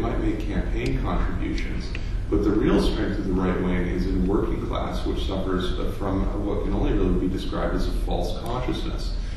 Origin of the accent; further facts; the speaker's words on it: Wakefield, Massachusetts, United States; I come from the suburb, but it's a working class suburb. Mm-hmm. I come from Wakefield.